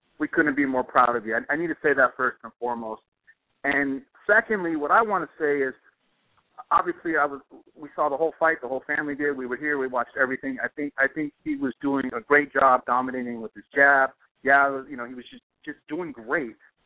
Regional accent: Arizona, United States; I'm from Arizona. My whole family's from Arizona.

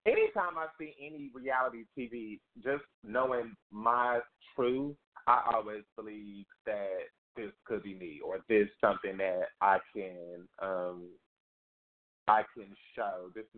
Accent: Dallas, Texas, United States; also born or lived in Tulsa, Oklahoma; But I wasn't born in Dallas. I was raised in Dallas. I'm from Tulsa, Oklahoma. I'm from the Midwest.

